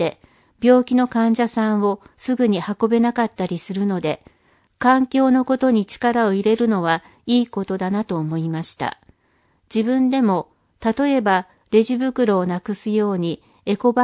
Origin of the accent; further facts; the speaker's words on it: Gonoura, Nagasaki, Japan; 私は郷ノ浦町出身で、小学校の頃に比べると、町が寂しくなってきているなと感じています。壱岐高校出身ということもあるんですが